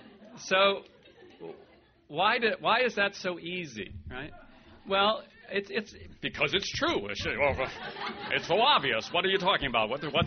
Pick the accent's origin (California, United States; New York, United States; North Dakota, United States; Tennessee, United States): North Dakota, United States; Actually, I'm not from Texas. I just live there. I'm from North Dakota.